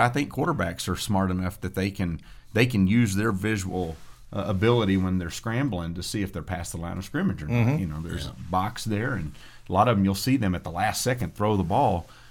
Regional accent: New Mexico, United States; also born or lived in Arlington / Oklahoma; We moved around some. I lived in Oklahoma. I was born in Arlington, graduated high school in New Mexico.

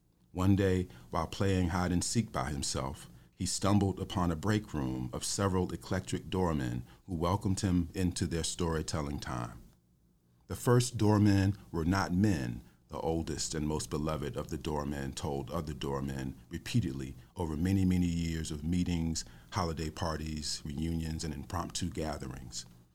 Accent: the South, United States; I'm still just always thinking about that as a Southerner.

